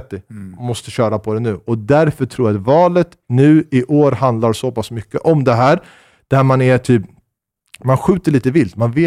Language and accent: Swedish; Danderyd, Stockholm County, Sweden; born there; Jag är lika mycket född i Sverige som du.